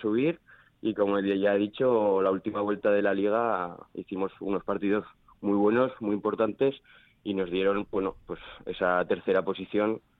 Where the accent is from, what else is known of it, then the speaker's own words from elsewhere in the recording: Jaca, Aragon, Spain; somos un grupo que somos todo de Jaca, somos como una gran familia